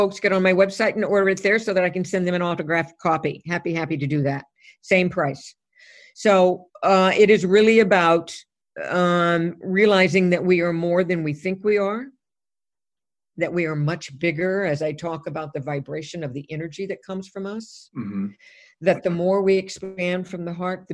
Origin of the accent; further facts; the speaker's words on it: Texas, United States; I'm originally from Texas